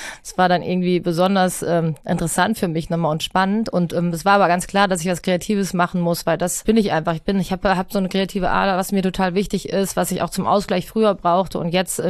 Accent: Rüsselsheim, Hesse, Germany; Also Hockey war bei uns in Rüsselsheim und auch in meiner Familie ein großes Thema.

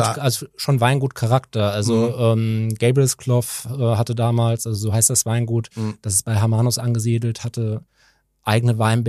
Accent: Cologne, North Rhine-Westphalia, Germany; born there; Also ich komme gebürtig eigentlich aus Köln, die Familie hat aber einen Weinhintergrund. Also der Urgroßvater kommt aus Pünderich an der Mosel

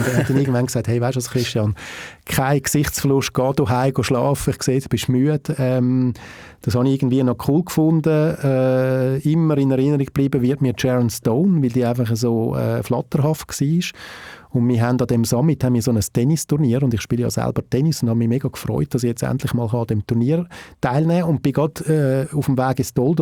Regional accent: Winterthur, Zurich, Switzerland; Ich komme ja aus einer Arbeiterfamilie. Mein Vater war Arbeiter gewesen, der Sulzer. Ich bin in Winterthur aufgewachsen

